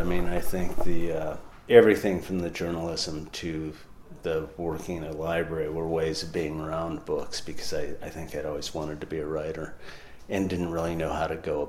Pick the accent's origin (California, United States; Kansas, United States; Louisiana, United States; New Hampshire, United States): Kansas, United States; Topeka; moved away as an adult; also born or lived in Fargo, North Dakota; now in Twin Cities, United States; Well, I was born in Fargo, North Dakota. Grew up in Topeka, Kansas, and my wife and I moved to the Twin Cities in 2001.